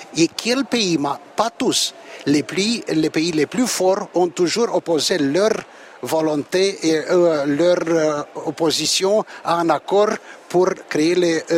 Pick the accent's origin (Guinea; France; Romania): Romania; Pour moi, en tant que Roumain, l'isolationnisme, c'est le pire